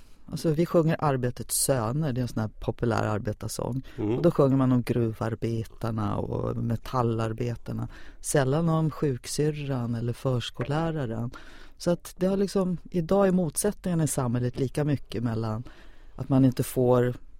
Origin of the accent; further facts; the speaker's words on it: Sollefteå, Västernorrland County, Sweden; born there; man låter som en stockholmare när man är född i Sollefteå av halländska föräldrar.